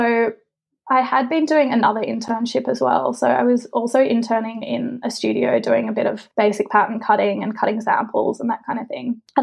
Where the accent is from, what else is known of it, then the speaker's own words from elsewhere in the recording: Australia; also born or lived in London; because I'm Australian, you can't stay there beyond 2 years because of the visa.